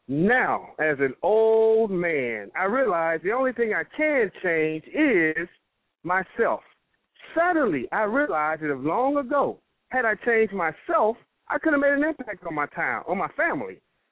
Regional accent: Jackson, Mississippi, United States; also born or lived in Hampton, Virginia / Chicago / Toledo, Ohio; now in Atlanta, United States; Born and raised in Jackson, but I left Jackson years ago.

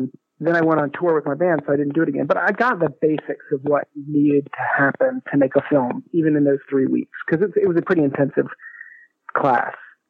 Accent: Chapel Hill, North Carolina, United States; I grew up in Chapel Hill, which is where I am now.

